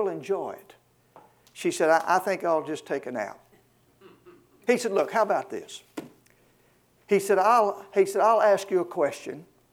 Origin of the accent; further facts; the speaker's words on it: Arkansas, United States; you know, I was born and raised in Arkansas. We considered Texas one of our border states.